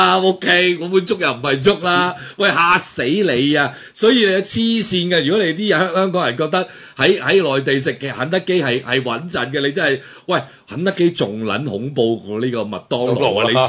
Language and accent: Cantonese; Dongguan, Guangdong, China; 喂，我哋東莞人嘅自豪嚟噶